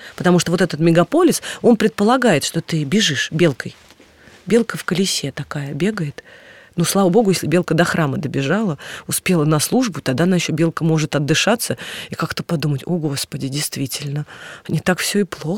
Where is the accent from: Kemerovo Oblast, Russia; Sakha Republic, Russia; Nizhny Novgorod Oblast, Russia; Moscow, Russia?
Moscow, Russia; born there; хотя я родилась в Москве